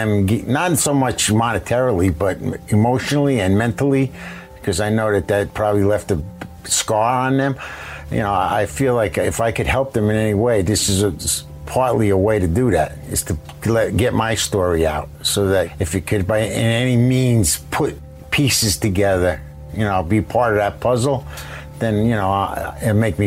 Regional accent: New Jersey, United States; Now, I'm from New Jersey. I know the area.

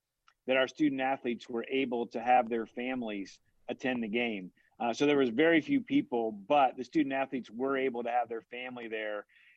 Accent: West Virginia, United States; I spent my life trying to be Jerry West growing up in West Virginia.

